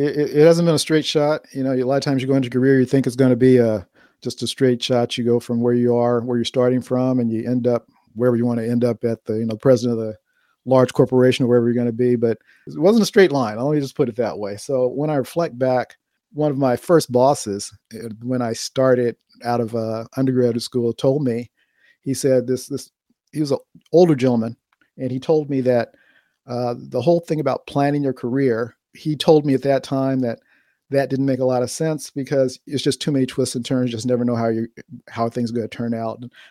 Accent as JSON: {"language": "English", "town": "Los Angeles", "region": "California", "country": "United States", "tie": "born or raised there", "said": "So I started out, I grew up in South Central Los Angeles."}